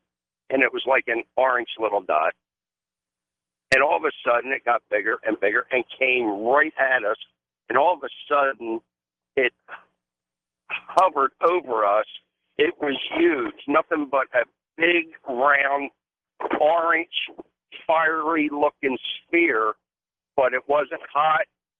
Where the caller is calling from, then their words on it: Salisbury, Maryland, United States; I'm calling from Salisbury, Maryland.